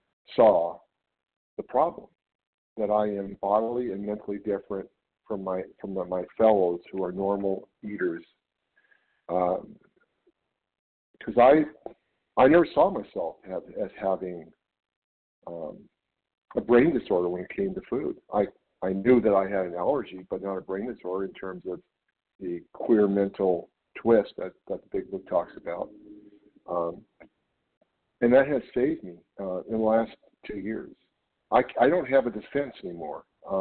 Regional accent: California, United States; I'm from California

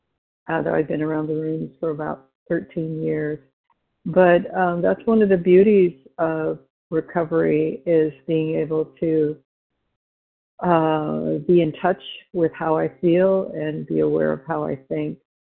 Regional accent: California, United States; I'm from Orange County, California.

